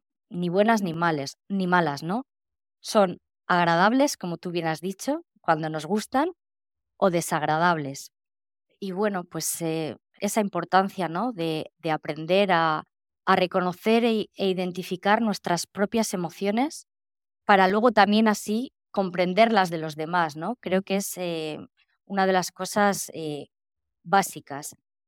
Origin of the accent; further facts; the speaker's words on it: northern Spain, Spain; yo soy del norte de España y aquí el tiempo tampoco es del todo muy bueno